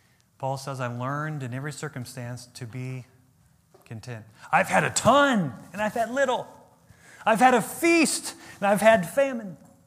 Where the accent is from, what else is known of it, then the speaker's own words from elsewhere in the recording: United States; Because we're just American. We just hoard.